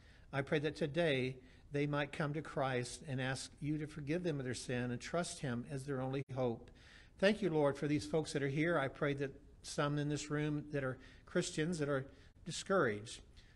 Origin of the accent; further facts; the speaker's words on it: Kansas, United States; I was born and raised in Kansas, and my daddy was a Baptist preacher